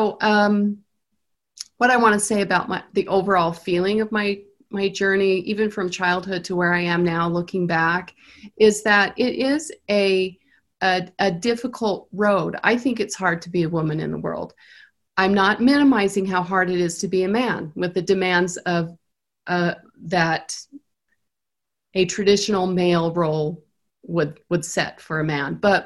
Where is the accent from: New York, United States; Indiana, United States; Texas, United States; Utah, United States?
Utah, United States; also born or lived in East Coast; So I was born in the East Coast, but raised primarily in school years here in Utah. And so I kind of think of myself as a Utah native.